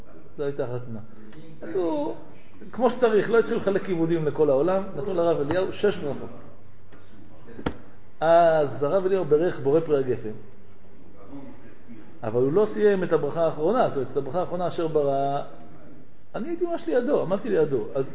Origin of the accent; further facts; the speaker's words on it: Morocco; אני מרוקאי.